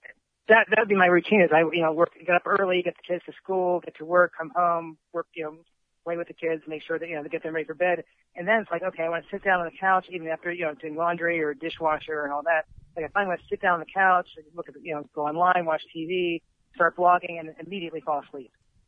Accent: Churchill, Pennsylvania, United States; So I'm from Churchill, Forest Hills area. So I'm a Woodland Hills High School graduate.

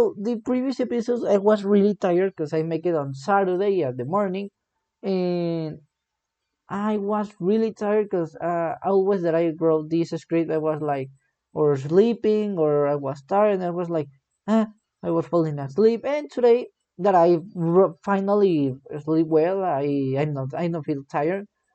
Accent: Mexico; English is a second language; this is not my best English. This is not the best English that you will hear because I'm from Mexico. Soy mexicano.

